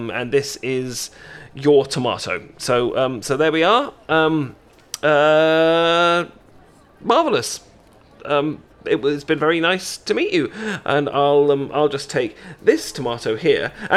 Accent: United Kingdom; moved away; I'm from Britain, hence the voice and stuff. I'm just I live here now. This is where I live.

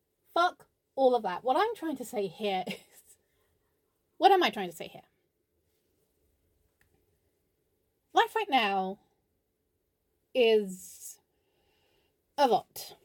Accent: England, United Kingdom; Now, I'm not saying say it out loud because I'm English and that's not what we do. We tut and we judge.

